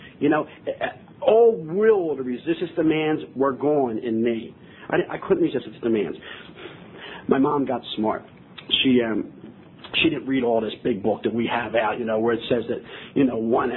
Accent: Philadelphia, Pennsylvania, United States; my story begins, you know, with my family in Philadelphia. I was born and raised in Philadelphia.

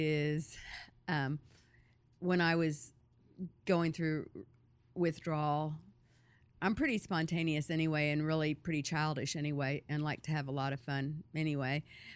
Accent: Atlanta, Georgia, United States; from Atlanta.

